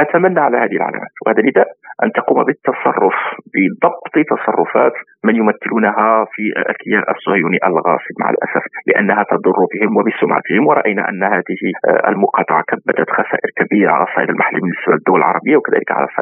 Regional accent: Morocco; لا يعترف به في المغرب كمغربي

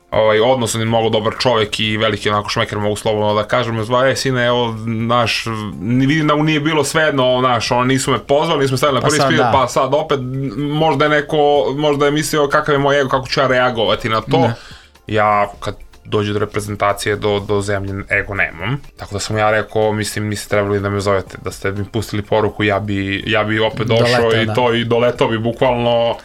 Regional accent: Belgrade, Serbia; ja sam odrastao na Karaburmi, mi je jedan problematičnih krajeva sigurno u Beogradu

